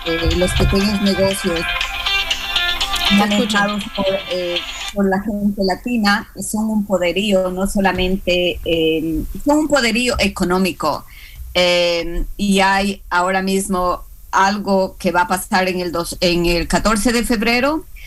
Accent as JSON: {"language": "Spanish", "country": "Ecuador", "said": "yo soy de Ecuador"}